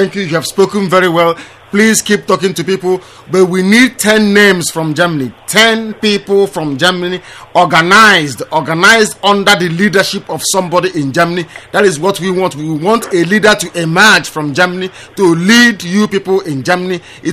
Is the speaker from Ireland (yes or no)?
no; Nigeria; I come from Ali Igbo. I was born and raised and bred in the village.